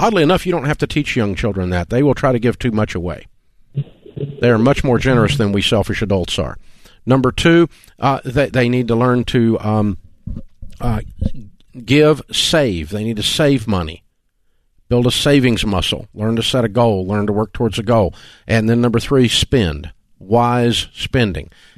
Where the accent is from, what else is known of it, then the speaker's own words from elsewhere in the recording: the South, United States; Yes, ma'am. No, ma'am. We're from the South. You're going to have manners.